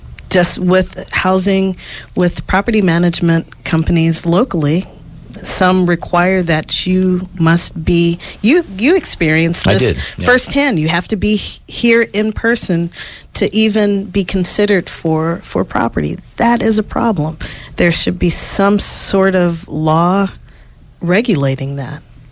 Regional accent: Los Angeles, California, United States; because of my skin color and because I was born and raised in Los Angeles

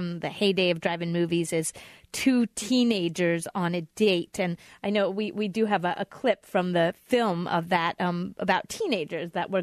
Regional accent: New York City, New York, United States; I grew up in New York City, so maybe that's why people didn't have cars as much.

